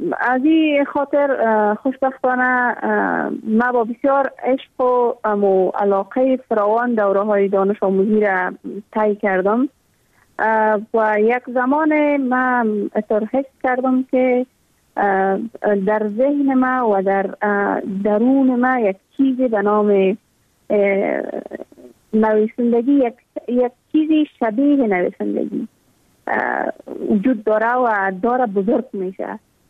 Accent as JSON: {"language": "Persian", "country": "Afghanistan", "tie": "born or raised there", "said": "ما هم مثل میلیون ها دختر دیگه در دامن جنگ بزرگ شدیم و در همون سیاترین سالایی که به تمام ولایت افغانستان در روزهای مکتب برای دخترها بسته بود."}